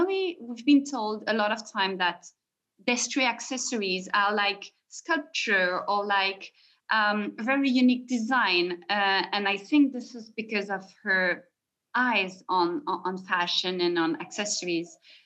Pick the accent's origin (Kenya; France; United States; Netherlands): France; now in Paris, France; I'm the founder of this brand, accessory brand in Paris. I'm French. I'm 44. And I grew up in France.